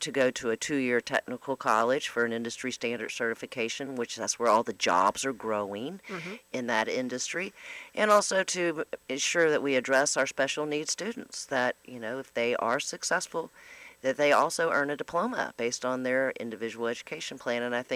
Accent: West Virginia, United States; now in South Carolina, United States; I'm originally from West Virginia. My husband's from Philadelphia. But all my children were born here

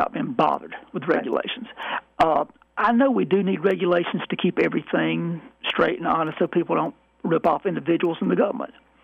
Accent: Hodges, United States; Well, when you're born and raised in Hodges, it's pretty close to home.

